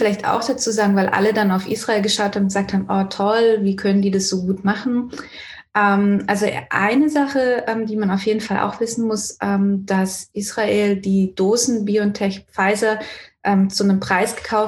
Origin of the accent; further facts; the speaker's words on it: Renningen, Baden-Württemberg, Germany; Ich komme ja aus Renning/Malmsheim.